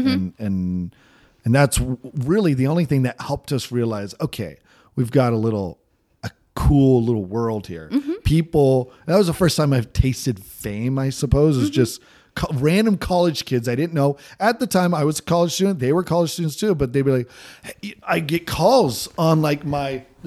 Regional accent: Salem, Oregon, United States; Salem, Oregon.

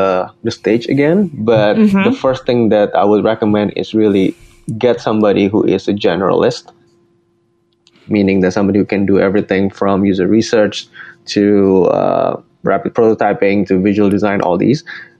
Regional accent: Indonesia; moved away as an adult; now in United States; I came here to the States. I'm originally from Indonesia. I came here to the States for college

